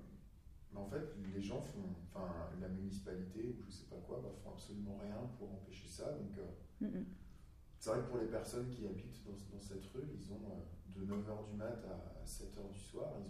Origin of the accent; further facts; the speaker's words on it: Dijon, Bourgogne-Franche-Comté, France; Je viens de Dijon